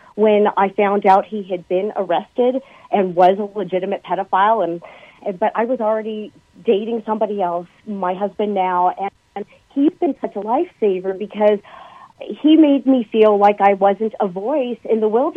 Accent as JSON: {"language": "English", "town": "Los Angeles", "region": "California", "country": "United States", "tie": "born or raised there", "said": "my being subjected to his antics growing up in Los Angeles in the 70s and the 80s"}